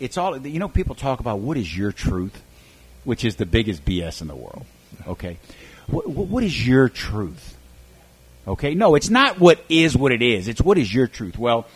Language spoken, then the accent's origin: English; the South, United States; I root for Southern football. I'm a Southerner. I root for Southern football.